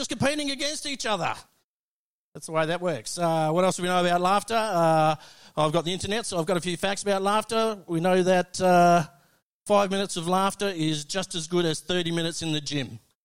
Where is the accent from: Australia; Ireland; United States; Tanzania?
Australia; Love being an Aussie.